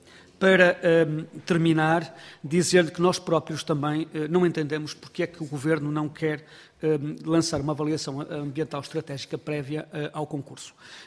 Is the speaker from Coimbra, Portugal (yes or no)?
no; Vila Real, Portugal; Eu venho de Vila Real